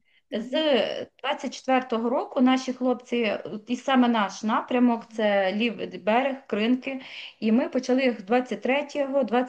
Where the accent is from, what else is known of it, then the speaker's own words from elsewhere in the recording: Letychiv, Khmelnytskyi Oblast, Ukraine; now in Kyiv Oblast, Ukraine; Я сама народилася і виросла на Хмельниччині, маленькому містечку Летичів, а на даний момент я проживаю на Київщині, близько під містом Київ.